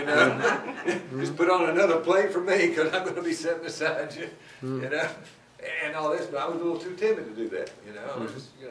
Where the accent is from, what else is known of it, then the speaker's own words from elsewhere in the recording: Alabama, United States; I grew up in South Alabama, the wiregrass section, and the soil was all sandy